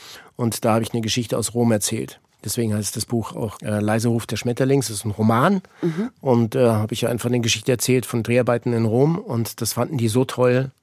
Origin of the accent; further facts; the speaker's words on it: Ticino, Switzerland; ich bin ja in Tessin geboren, am Lago di Lugano. Ich bin tatsächlich Tessiner. Und das ist wirklich meine Heimat.